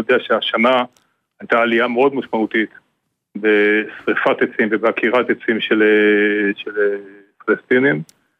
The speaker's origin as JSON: {"language": "Hebrew", "town": "Beit HaShita", "region": "Northern District", "country": "Israel", "tie": "born or raised there", "said": "במקור, בית השיטה."}